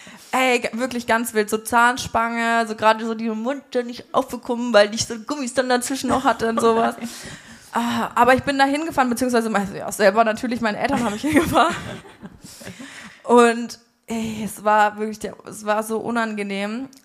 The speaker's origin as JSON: {"language": "German", "town": "Spalt", "region": "Bavaria", "country": "Germany", "tie": "born or raised there", "said": "Wir haben, das ist mein Heimatort und wir haben eine eigene Brauerei, da kann man schon ein bisschen stolz drauf sein."}